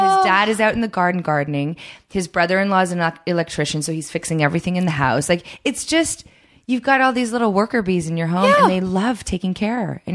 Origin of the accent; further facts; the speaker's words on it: Toronto, Ontario, Canada; And my brother and I, we grew up in Toronto.